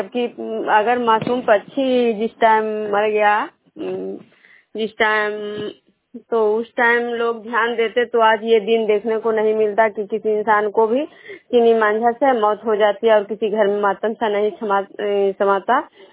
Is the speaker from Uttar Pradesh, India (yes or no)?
no; Bishnupur, Bihar, India; मैं बिष्णुपुर ग्राम खजरा पंचायत नालंदा जिला नगरनौसा प्रखंड के निवासी हूँ।